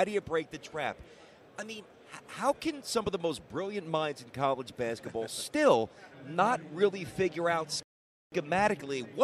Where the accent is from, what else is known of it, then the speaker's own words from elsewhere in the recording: New York, United States; because growing up in New York, you know, West Virginia was not in the Big East.